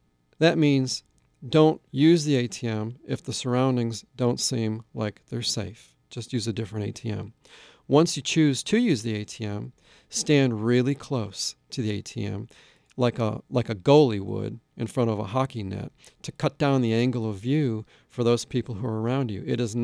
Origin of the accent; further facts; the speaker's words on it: Midwest, United States; I'm from the Midwest, where we have lots of snow, and I always saw the salt trucks come out after it snowed.